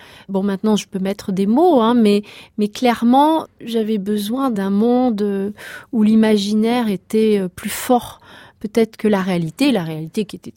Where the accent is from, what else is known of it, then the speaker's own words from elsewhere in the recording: Montargis, Centre-Val de Loire, France; born there; je suis née à Montargis